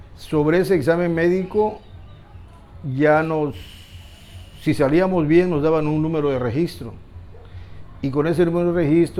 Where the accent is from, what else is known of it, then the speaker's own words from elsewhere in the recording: Campeche, Mexico; Yo soy de Campeche.